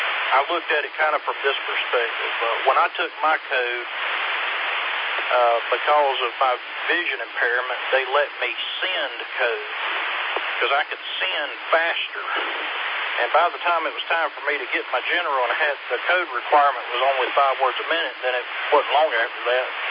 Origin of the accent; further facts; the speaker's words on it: Gaffney, South Carolina, United States; Yeah, I'm originally from the Gaffney area